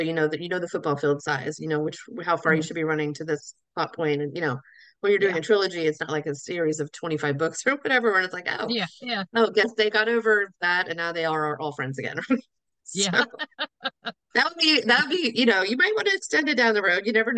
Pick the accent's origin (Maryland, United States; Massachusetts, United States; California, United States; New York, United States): Maryland, United States; We're from the South. We're from Maryland. She and I. So we're not used to this like frigid air.